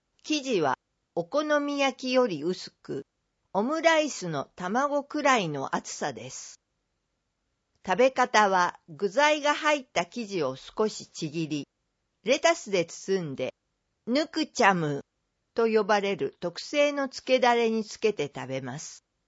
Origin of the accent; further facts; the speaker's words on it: Canada; Japanese is a second language; 私はカナダで生まれ育ちましたが、両親はベトナム出身なので